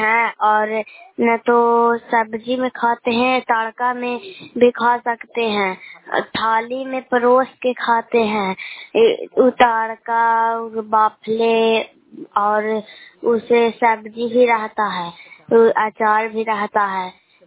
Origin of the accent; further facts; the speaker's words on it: Bihar, India; मैं नालंदा जिला के रहने वाली, मैं रायपुर पंचायत से बोल रही हूँ। मेरा गाँव सलमान चक है।